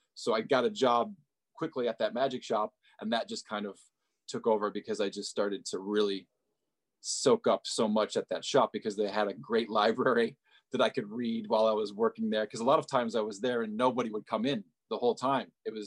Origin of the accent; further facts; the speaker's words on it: Michigan, United States; I grew up in Michigan and went to school in Pittsburgh, which isn't very far.